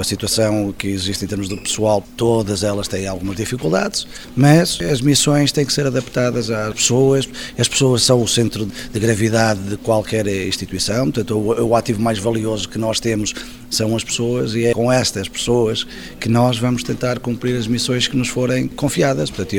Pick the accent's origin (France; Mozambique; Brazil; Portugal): Portugal; Lamego, Norte; now in Póvoa de Varzim, Portugal; Eu sou de Lamego, no entanto, já resido aqui há cerca de 25 anos, portanto, já sou praticamente poveiro.